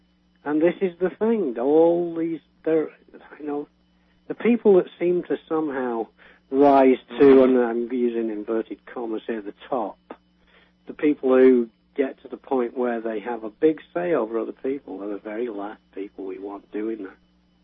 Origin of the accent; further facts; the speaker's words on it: United Kingdom; I grew up with the IRA blowing people up all around me. I mean, my hometown has a memorial for two kids, Mother's Day.